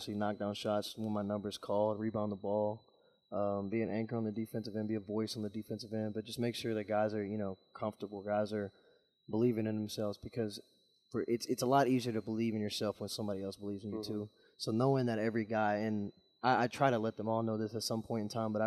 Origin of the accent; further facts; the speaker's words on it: Kentucky, United States; And for me, I'm from Kentucky, grew up in Kentucky my whole life.